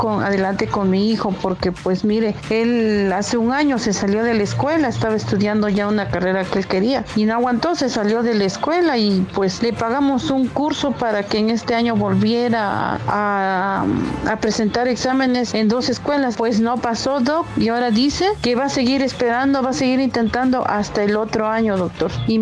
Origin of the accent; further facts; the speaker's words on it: Tlaxiaco, Oaxaca, Mexico; yo soy de Tlaxiaco, Oaxaca.